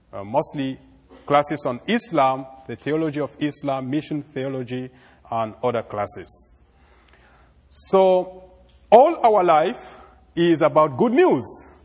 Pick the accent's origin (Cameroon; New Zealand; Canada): Cameroon; now in United States; All our life, as you can feel it through my accent, we were born and raised in Africa.